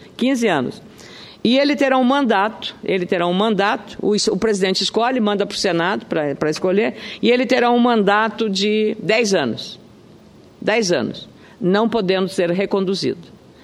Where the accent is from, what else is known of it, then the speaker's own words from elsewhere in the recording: Lagoa Vermelha, Rio Grande do Sul, Brazil; now in Canela, Brazil; no Rio Grande do Sul, onde é o meu domicílio eleitoral e onde eu tenho residência. E a minha terra é Lagoa Vermelha, que fica ali próximo.